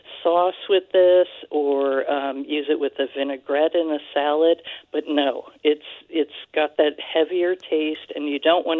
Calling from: Hartland, Vermont, United States; I'm calling from Heartland, Vermont, which is right on the Vermont-New Hampshire border.

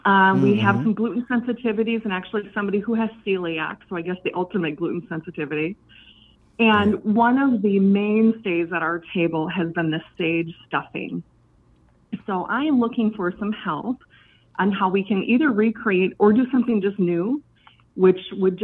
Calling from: Grand Marais, Minnesota, United States; I am calling from the North Shore of Minnesota near a small town called Grand Marais.

